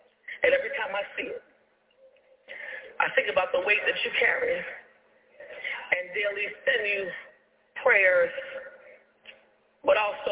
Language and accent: English; New Jersey, United States; I'm from New Jersey. My family has come in from New Jersey.